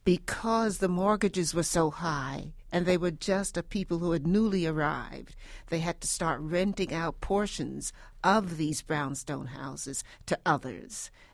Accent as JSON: {"language": "English", "town": "Brooklyn", "region": "New York", "country": "United States", "tie": "born or raised there", "said": "I grew up in Bed-Stuy, which was called Bedford when I moved there, and Stuyvesant."}